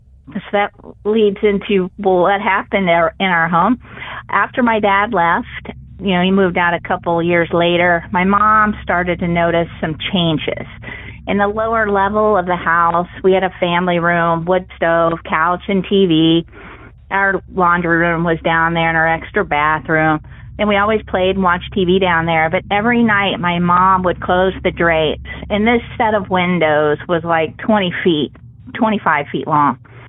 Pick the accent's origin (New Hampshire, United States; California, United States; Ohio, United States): Ohio, United States; Columbus; My story is actually about my childhood home. We lived together in a split-level house in Columbus, Ohio.